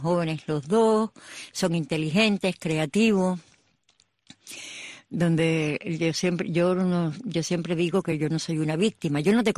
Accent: Cuba; moved away as an adult; tenía casi 40 años cuando salí de Cuba

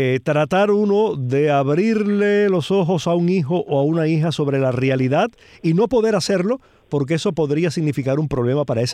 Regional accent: Cuba; como algunos cubanos suponemos

